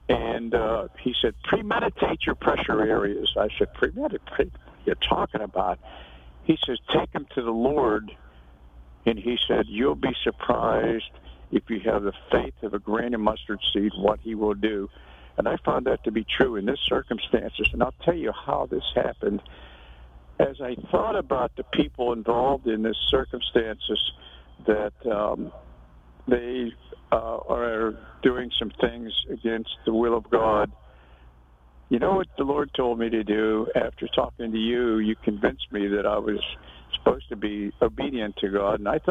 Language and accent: English; Pennsylvania, United States; And I was working on a powerhouse in my hometown near Pittsburgh, and I was a construction worker.